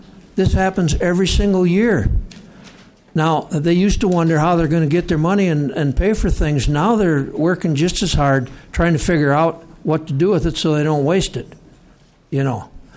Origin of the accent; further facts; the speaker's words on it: Minnesota, United States; Mr. Chair, Senators … I am from Jackson County, Minnesota